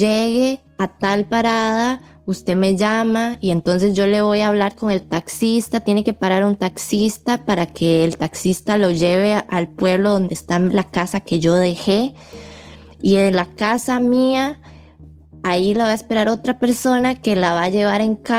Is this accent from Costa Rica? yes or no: yes; Costa Rica; yo soy descendiente de chinos y soy de Costa Rica y Costa Rica está en Centroamérica.